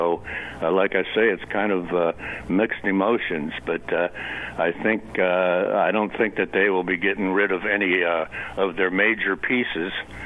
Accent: Akron, Ohio, United States; Well, I know your feelings because I grew up in Akron. I've been a Cleveland Indians fan all my life

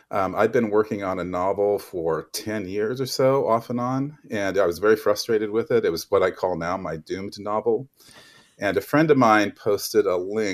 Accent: Oskaloosa, Iowa, United States; Yeah, I grew up in Oskaloosa. My mom still lives there.

